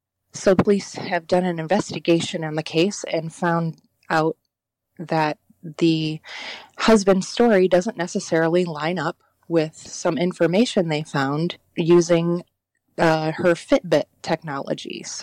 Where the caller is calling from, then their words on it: Connecticut, United States; I'm calling from Connecticut.